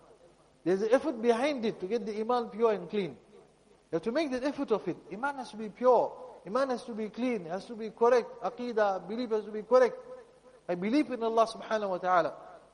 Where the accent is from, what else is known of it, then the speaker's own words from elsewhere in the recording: South Africa; my ill thinking as a South African, growing up in a spoiled environment